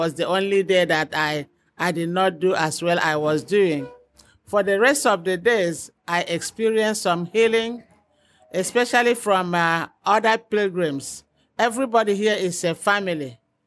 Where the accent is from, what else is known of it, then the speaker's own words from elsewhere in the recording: Nigeria; now in St. Petersburg, United States; My home now is in Florida, St. Petersburg. I'm originally from Nigeria.